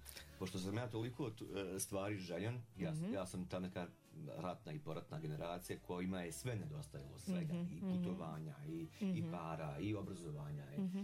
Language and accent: Serbian; Prijedor, Republika Srpska, Bosnia & Herzegovina; ja sam iz Prijedora